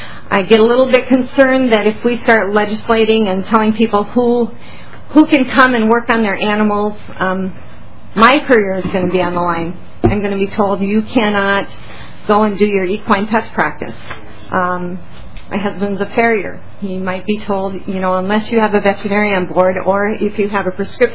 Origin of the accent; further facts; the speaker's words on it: Moose Lake, Minnesota, United States; I'm from Moose Lake, Minnesota.